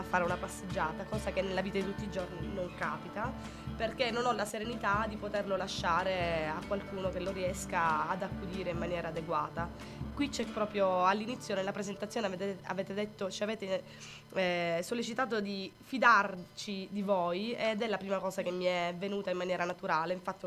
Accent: Sicily, Italy; I giorni per noi che veniamo dalla Sicilia sono stati un po' tristi

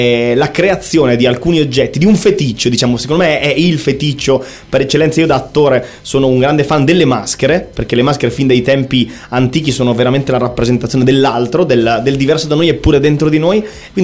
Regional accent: Brescia, Lombardy, Italy; now in Como, Italy; io sono bresciano, adesso vivo a Como e lavoro a Milano

